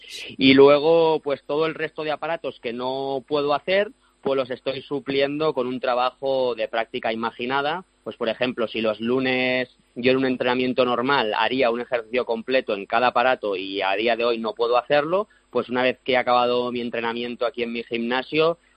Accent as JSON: {"language": "Spanish", "town": "Barcelona", "region": "Catalonia", "country": "Spain", "said": "yo de normal entreno aquí en el CAR de Barcelona y soy de Barcelona."}